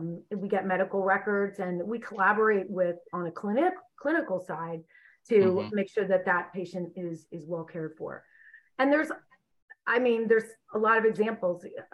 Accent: Ireland; And I'm Irish and I like a good, you know, a good battle.

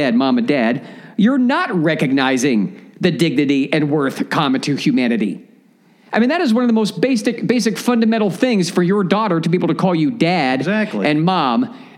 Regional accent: Texas, United States; I'm a Texan. I was, you know, was raised in Texas.

